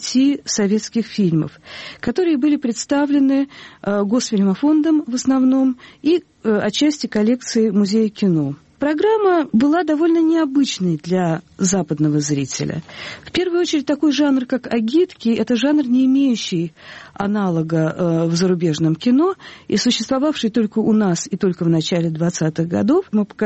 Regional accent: Russia; То есть историки из Америки, из Англии, из Латвии, из Италии, и я из России.

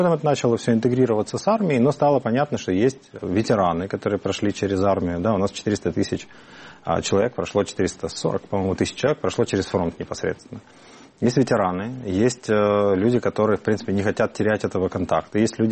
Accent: Mariupol, Donetsk Oblast, Ukraine; also born or lived in Sevastopol; Я уезжал из Севастополя. Я до этого жил на Восточной Украине 15 лет. Я там учился в школе и в вузе. А в Мариуполе это на Азовском море город, такой с металлургическими большими заводами, промышленный гигант.

